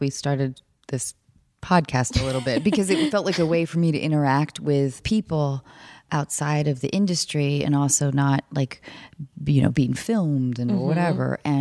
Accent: Seattle, Washington, United States; now in Los Angeles, United States; I am. I'm from Seattle, north of Seattle.

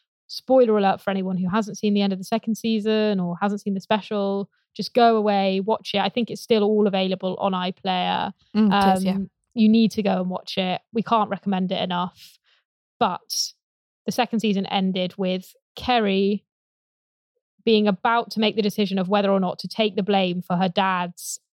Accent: South West England, United Kingdom; I'm a huge fan partly because I grew up in Gloucestershire, about 20 minutes away from where this is filmed.

